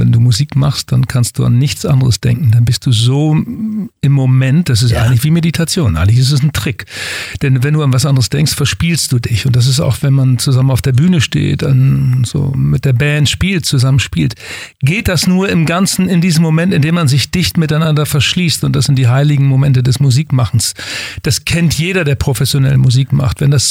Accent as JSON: {"language": "German", "town": "Twistringen", "region": "Lower Saxony", "country": "Germany", "tie": "born or raised there", "said": "auf dem Friedhof in Twistring, meinem Heimatort"}